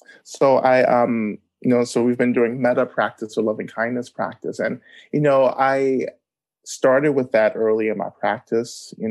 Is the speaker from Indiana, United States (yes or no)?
no; Georgia, United States; And I grew up in Georgia, and I grew up in North Georgia on Cherokee and Creek land, and growing up being kind of like seeped in the history of liberation struggle in the South, you know.